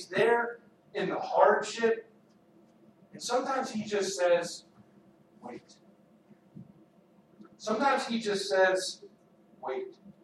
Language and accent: English; Texas, United States; if you ever played high school football, and I grew up in Texas, two-a-days were a national holiday.